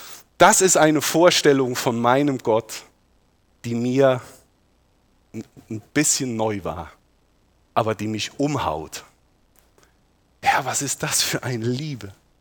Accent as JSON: {"language": "German", "region": "Rhineland-Palatinate", "country": "Germany", "said": "ich komme aus dem Westerwald, uns wird eine gewisse Sprödigkeit nachgesagt"}